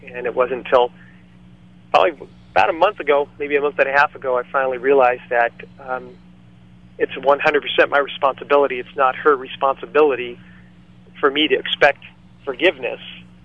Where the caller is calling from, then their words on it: California, United States; Out in California.